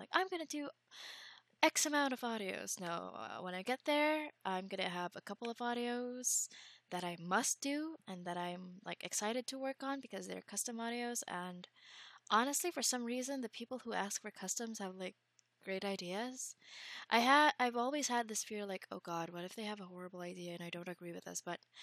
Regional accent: Philippines; I'm from the Philippines, so I operate with GMT plus 8

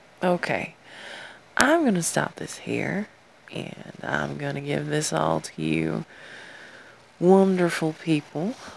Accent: the South, United States; accent: southern; you got to hear me in my southern accent again

